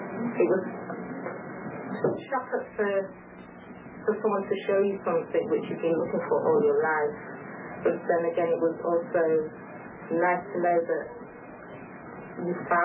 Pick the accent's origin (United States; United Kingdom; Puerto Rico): United Kingdom; London; London, England.